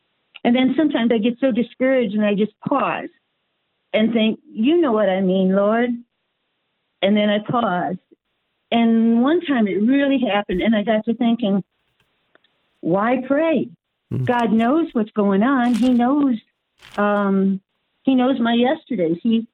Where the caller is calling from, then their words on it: Kansas City, Missouri, United States; I'm calling from Kansas City, Missouri.